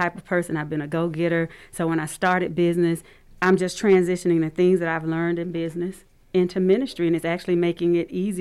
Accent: Columbus, Georgia, United States; I was raised in South Columbus, went to Winterfield, went to Eddy Middle School, went to Baker High School, graduated in the last class from Baker High School.

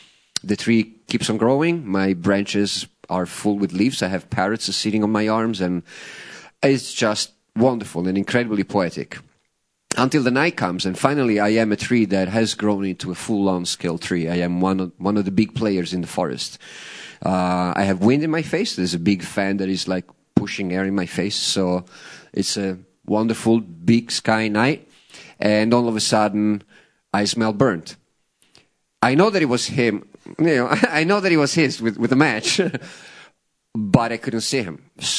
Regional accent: Italy; I grew up in Italy where deforestation for real estate, cattle, foraging purposes was the norm, especially south of Rome and some of the islands.

